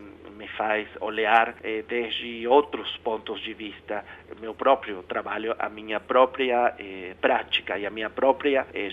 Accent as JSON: {"language": "Portuguese", "country": "Argentina", "second_language": "Portuguese", "said": "Eu sou argentino, mas que eu amo, mas não é fácil."}